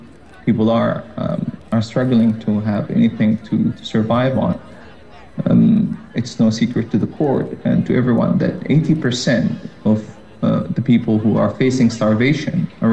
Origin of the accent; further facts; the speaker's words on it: Gaza, Gaza Strip, Palestine; I was born and raised in Gaza.